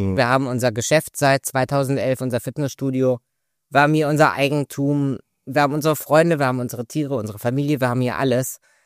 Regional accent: Wuppertal, North Rhine-Westphalia, Germany; ich komme aus Wuppertal ursprünglich, von Wuppertal nach Mallorca bin ich innerhalb von 2,5, 3 Stunden.

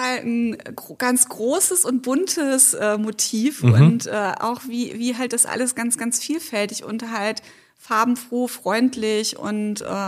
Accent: North Rhine-Westphalia, Germany; now in Bad Kissingen, Germany; Ich komme ja ursprünglich aus NRW und da sehen die Straßen schon seit vielen Jahren ganz anders aus

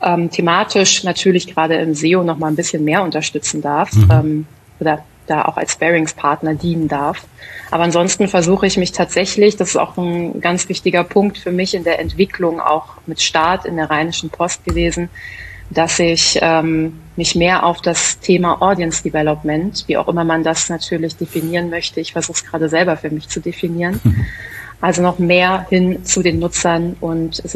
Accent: Berlin, Germany; Ich bin auch Berlinerin und ich bin auch sehr stolz darauf, das immer wieder so zu betonen, weil es offensichtlich so selten ist, dass es noch so eingefleischte Berliner gibt, die hier geboren sind, die hier aufgewachsen sind.

